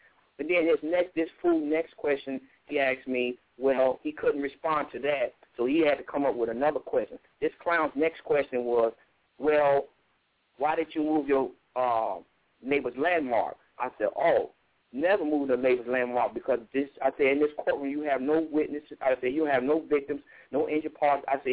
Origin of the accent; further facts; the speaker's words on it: Chicago, Illinois, United States; He didn't know I was raised in Chicago where RICO started at with Al Capone.